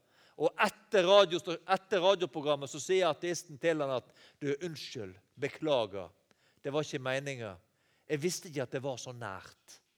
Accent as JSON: {"language": "Norwegian", "region": "Western Norway", "country": "Norway", "said": "Jeg er vestlending. Vi klarer oss selv."}